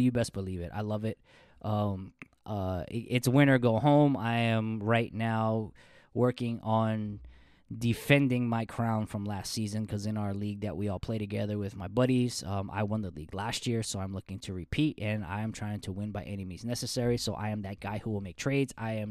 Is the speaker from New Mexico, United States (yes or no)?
no; New York, United States; I mean, I'm from New York, so I've seen how that's our city moves in New York